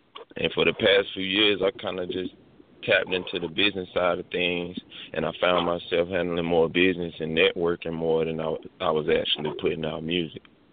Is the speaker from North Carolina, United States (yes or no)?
yes; Durham, North Carolina, United States; I'm from Durham, North Carolina, and I'm a songwriter.